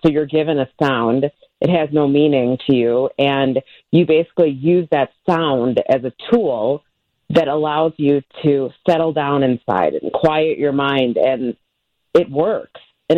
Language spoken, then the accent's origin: English; Chicago, Illinois, United States; So I grew up in Chicago, mm-hmm. lived there pretty much my whole life.